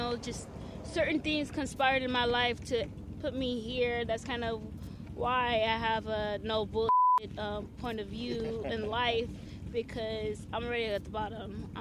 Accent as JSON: {"language": "English", "town": "Oceanside", "region": "California", "country": "United States", "tie": "born or raised there", "said": "I'm naturally from Oceanside, locally and naturally born."}